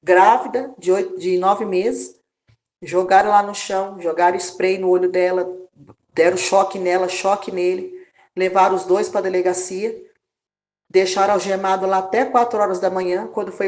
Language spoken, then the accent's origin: Portuguese; São Paulo, Brazil; A gente está aqui na cidade há pouco tempo, tem 7 meses. Nunca saí, vim de São Paulo, da cidade perigosa